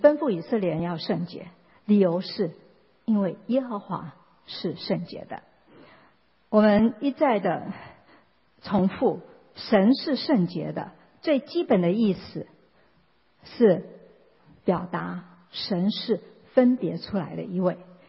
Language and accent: Chinese; China; 尤其我们中国人什么样的动物都可以吃。